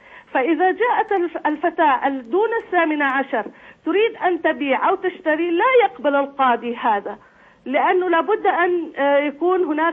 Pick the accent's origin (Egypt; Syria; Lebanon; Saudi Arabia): Saudi Arabia; سن الرشد عندنا في المملكة العربية السعودية هو سن 18